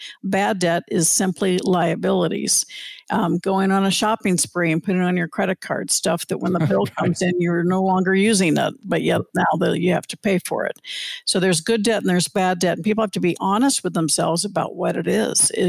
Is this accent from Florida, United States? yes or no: yes; Orlando, Florida, United States; now in Arizona; And we grew up in Orlando.